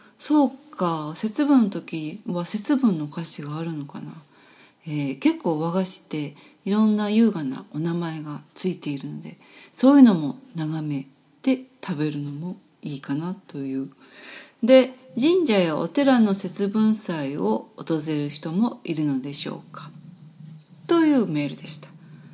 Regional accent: Kyoto, Japan; 私は一応京都生まれ育ちなんですが

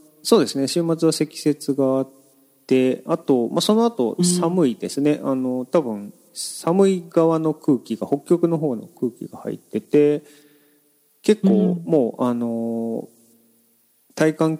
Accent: Saitama, Japan; あと育ったのも東京ではなくて埼玉なので

